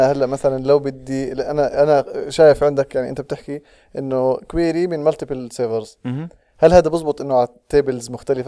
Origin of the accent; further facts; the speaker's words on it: Jordan; مجموعه من الديفلوبرز المتحمسين للغه البرمجه بتكنولوجيا دوت نت عندنا في الاردن هون